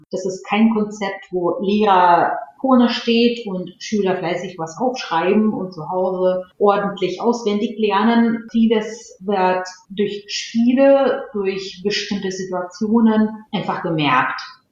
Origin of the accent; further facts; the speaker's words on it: Russia; first language Russian; German is a second language; komme ich ursprünglich aus Russland und meine Muttersprache ist Russisch, die ich auch wunderbar beherrsche.